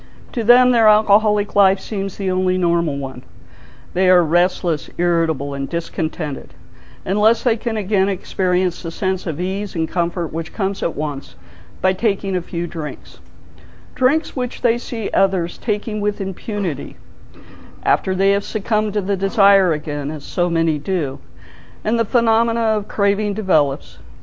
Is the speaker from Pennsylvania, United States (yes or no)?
no; Colorado, United States; And I was born and raised in Colorado, and that was California.